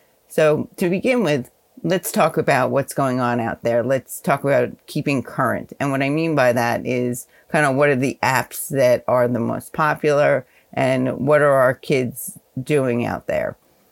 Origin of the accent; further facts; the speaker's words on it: New York, United States; I was born and raised in New York, where I still reside.